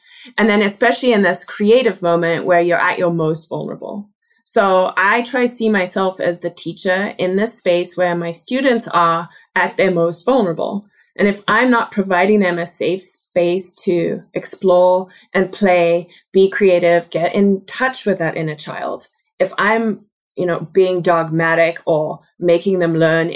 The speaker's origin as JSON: {"language": "English", "country": "South Africa", "moved": "as an adult", "lives_now": "United States", "said": "And there's kind of a dream as a South African when you're done with school and maybe high school into university or after university, you go travel overseas for a year or two."}